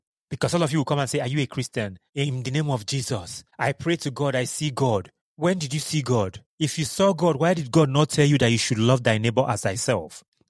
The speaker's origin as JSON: {"language": "English", "country": "Nigeria", "said": "I'm a person of African descent, that I'm African, that I'm from Nigeria, that I'm Igbo."}